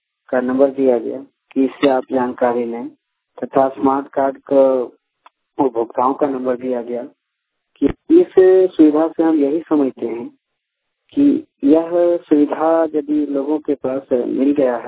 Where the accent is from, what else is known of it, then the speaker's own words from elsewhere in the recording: Pathkari, Jharkhand, India; मैं ग्राम पाठकारी टोला बुधवाड़ी के रहने वाला हूँ। जिला गिरडी मुफस्सिल थाना के अंतर्गत आता है।